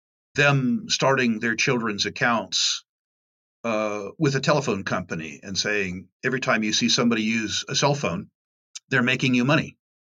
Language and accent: English; California, United States; I was brought up in Silicon Valley, and I've been attracted to technology